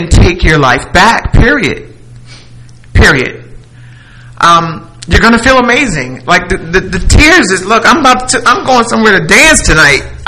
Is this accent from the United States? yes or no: yes; Piscataway, New Jersey, United States; also born or lived in Newark; I'm from Piscataway, New Jersey. Born in Newark. Don't look. Newark, New Jersey. You got Newark, Essex County building.